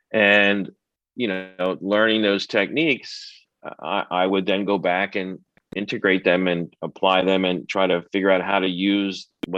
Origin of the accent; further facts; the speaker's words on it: Philadelphia, Pennsylvania, United States; And she had gone to Temple, and I'm from Philly.